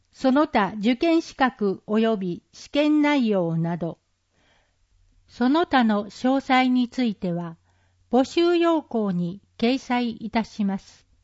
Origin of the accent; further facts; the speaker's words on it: Aichi, Japan; now in Matsusaka, Japan; 私は愛知県出身ですが、以前民間企業に勤めていた時に、松阪で働く機会がありました。